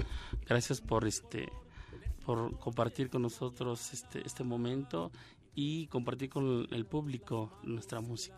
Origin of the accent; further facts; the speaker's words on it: Mexico City, Mexico; como lo que somos los chilangos. Todo lo mezclamos, ¿no?